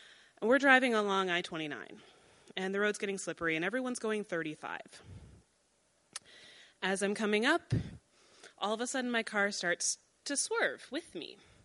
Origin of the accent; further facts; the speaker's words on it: Nebraska, United States; I'm originally from Nebraska. I'm sure that's on everyone's travel itineraries.